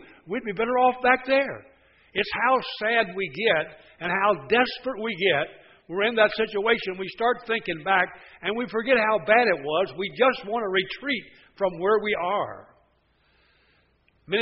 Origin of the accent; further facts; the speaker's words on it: West Virginia, United States; born there; I loved West Virginia. I was born in West Virginia. I about froze to death in West Virginia.